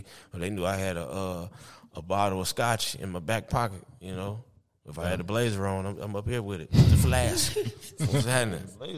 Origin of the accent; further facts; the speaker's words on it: Detroit, Michigan, United States; And then we went to Detroit because I'm from Detroit.